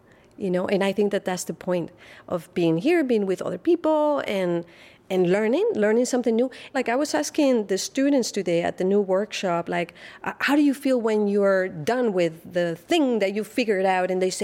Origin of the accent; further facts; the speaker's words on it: Spain; I grew up in Spain in the 80s. So this is like the very start of democracy in Spain.